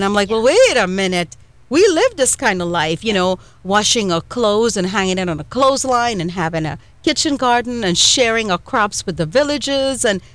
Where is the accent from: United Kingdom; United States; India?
India; obviously I'm Indian